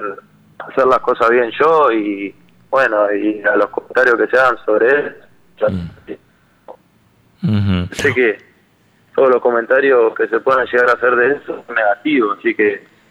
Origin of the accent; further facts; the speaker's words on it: Monterrey, Nuevo León, Mexico; born there; nací allá cuando mi papá dirigía en Tigres de Monterrey, ahí donde yo nací.